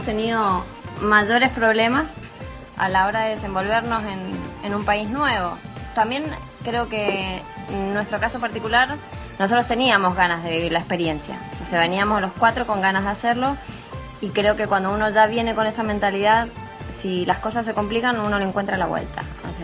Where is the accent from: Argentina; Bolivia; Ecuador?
Argentina; yo trabajaba también en mi país, en Argentina.